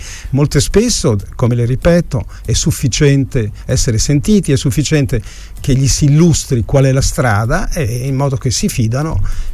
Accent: Tolmezzo, Friuli-Venezia Giulia, Italy; perché sono di Tolmezzo, amo la carnia, ci torno

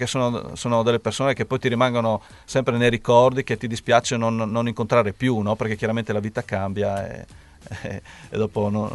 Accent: Cividale, Friuli-Venezia Giulia, Italy; io sono di Cividale, nato il 2 febbraio 71

